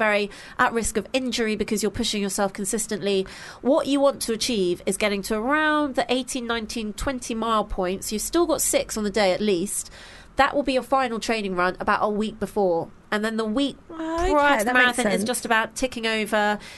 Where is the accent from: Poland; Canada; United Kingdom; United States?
United Kingdom; But obviously, being British, I went, okay, I'm really sorry.